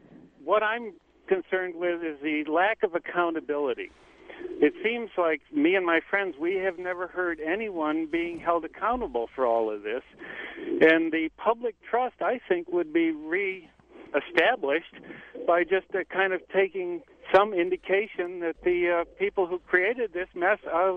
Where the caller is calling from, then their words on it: Barneveld, New York, United States; Barneville, New York.